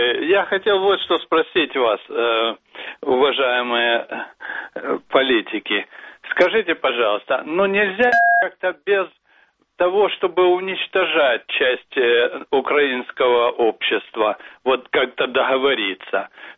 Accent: Kyiv, Ukraine; З Києва я.

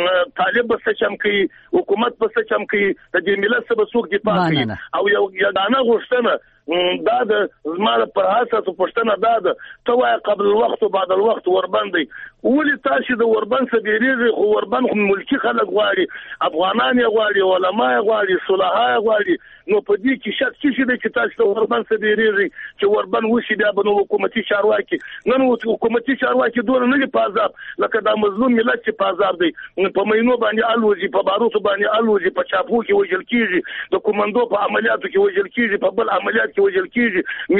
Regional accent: Afghanistan; خبره ده چې موږ افغانان یو نظر ورکوم، زه پښتون د چا سره لرم.

